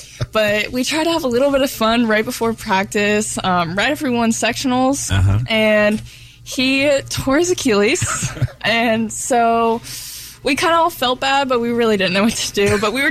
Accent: Batesville, Arkansas, United States; moved away; So, like, I came from Batesville to Jacksonville, and I remember being a freshman in high school

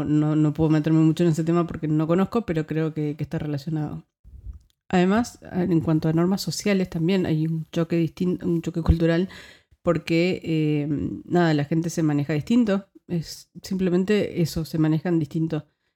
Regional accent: Argentina; now in Netherlands; algunos casos concretos de choques culturales que yo sufrí o de choque cultural que yo sufrí cuando me mudé de Argentina acá a Países Bajos.

